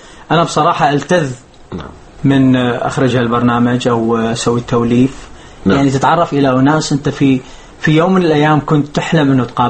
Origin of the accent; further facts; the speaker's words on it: Baghdad, Baghdad Governorate, Iraq; انا بغدادي الاصل.